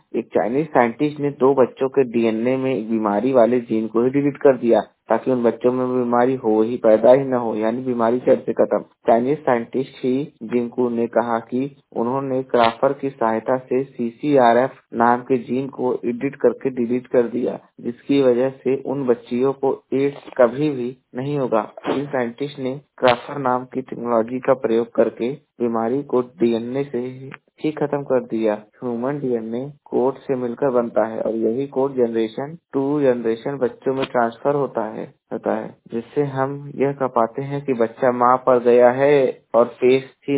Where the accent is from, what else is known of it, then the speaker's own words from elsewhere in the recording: Jaunpur, Uttar Pradesh, India; और मैं उत्तर प्रदेश के जौनपुर जिले का निवासी हूँ